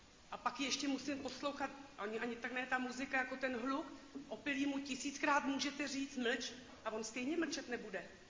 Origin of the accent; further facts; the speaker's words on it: Chomutov, Ústí nad Labem Region, Czechia; Jsem občan Chomutova, jsem z Písečný